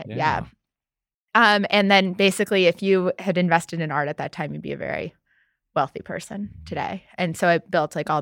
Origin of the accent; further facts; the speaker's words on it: New York City, New York, United States; And I grew up in New York City, yeah. So great at hailing cabs, can't drive.